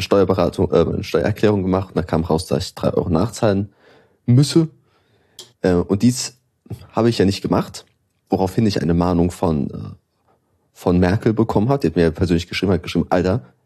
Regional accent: Berlin, Germany; ich bin Berliner Ghetto-Kind. Ich komme aus Berlin, ich komme aus dem Capital City.

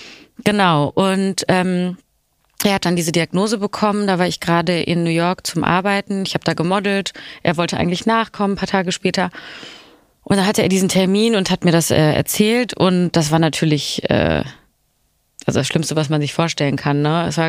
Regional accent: Germany; ich bin zum Beispiel ja im Westen aufgewachsen, in Deutschland.

